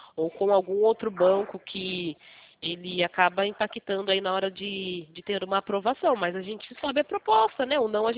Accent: São Paulo, Brazil; Ah, eu sou aqui do estado de São

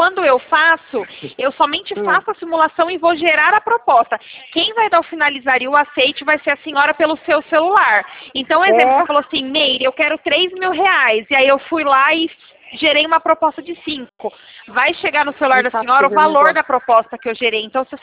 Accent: Americana, São Paulo, Brazil; Eu sou de Americana, São Paulo.

